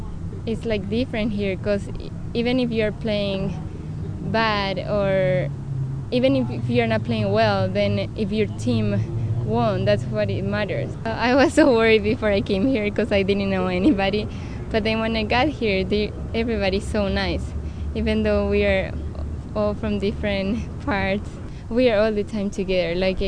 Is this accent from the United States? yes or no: no; Paraguay; I'm from Paraguay.